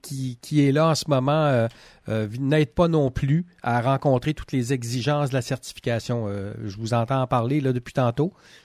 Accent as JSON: {"language": "French", "region": "Quebec", "country": "Canada", "said": "Donc, ça se voit plus dans des régions comme chez nous, en Gaspésie."}